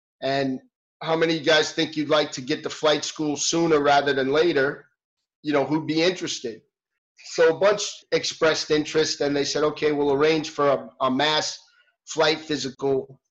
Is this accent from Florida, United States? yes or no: no; New York City, New York, United States; I mean, I grew up in New York in the city